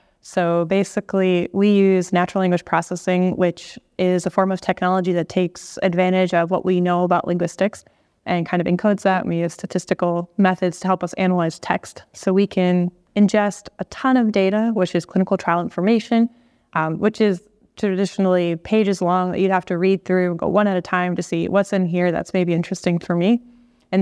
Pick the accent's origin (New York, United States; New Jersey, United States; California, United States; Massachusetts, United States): Massachusetts, United States; Boston; So I'm originally from Boston.